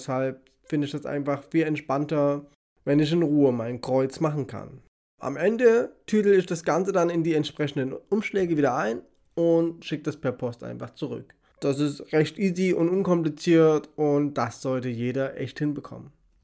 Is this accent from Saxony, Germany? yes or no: yes; Saxony, Germany; now in Leipzig, Germany; Denn ich komme ursprünglich selbst aus dem Erzgebirge und weiß, was dort mitunter los ist. Zum Glück wohne ich mittlerweile schon lange, lange in Leipzig